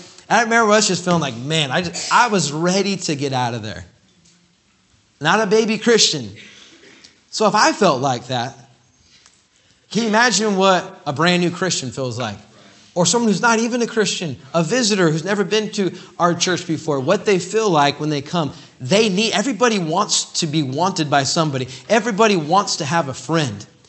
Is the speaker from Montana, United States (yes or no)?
no; California, United States; it's a total different realm, you could say, of Baptist churches than where I grew up in California and that side of the coast.